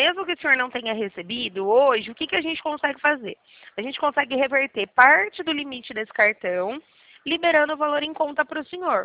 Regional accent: Limeira, São Paulo, Brazil; Eu sou de Limeira

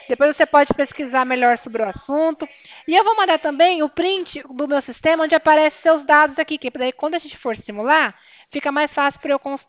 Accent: Cornélio Procópio, Paraná, Brazil; Isso, eu sou de Cornélio Procópio.

